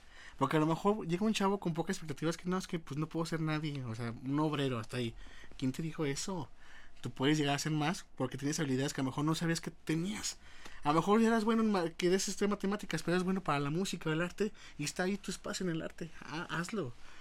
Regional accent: León, Guanajuato, Mexico; Yo soy muy así de casa, de aquí de Guanajuato. Me encanta Guanajuato, yo soy de Guanajuato capital, pero he crecido aquí en León, desde que vine estoy aquí a La Salle. Entonces fue mi casa León

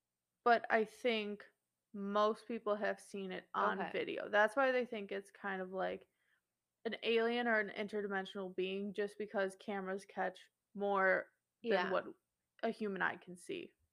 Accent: Midwest, United States; For those of you listening, we're from the Midwest, and we don't get out much.

